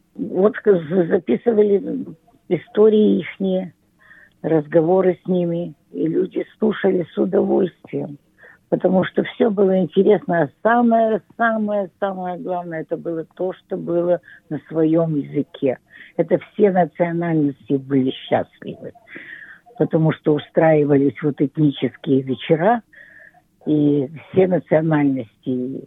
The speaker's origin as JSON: {"language": "Russian", "town": "Shanghai", "country": "China", "also_born_or_lived": "Harbin", "said": "и мы из Китая, из Шанхая, из Харбина."}